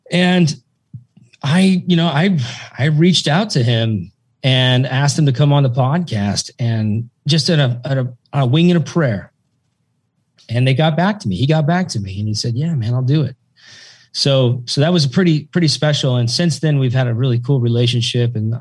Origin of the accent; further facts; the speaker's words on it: Tillamook, Oregon, United States; this is maybe comes from growing up in Tillamook, Oregon and working on a big dairy farm.